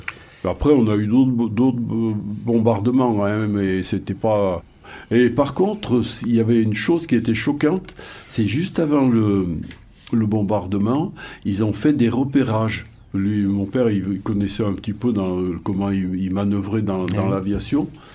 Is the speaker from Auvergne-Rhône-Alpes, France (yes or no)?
yes; Saint-Jean-en-Royans, Auvergne-Rhône-Alpes, France; J'habitais Saint-Jean, je suis né à Saint-Jean, et je suis resté à Saint-Jean, j'y suis encore.